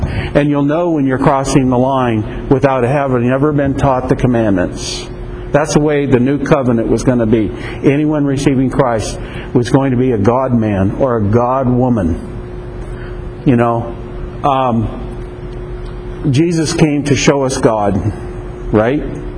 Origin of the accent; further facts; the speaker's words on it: United States; Yes, I'm an American. Yes, I'm a human being.